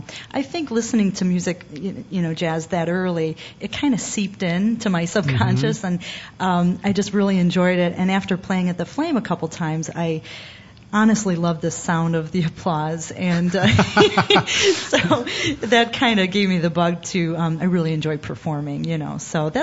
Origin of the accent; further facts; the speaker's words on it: Berwyn, Illinois, United States; Yeah, I'm a Berwyn girl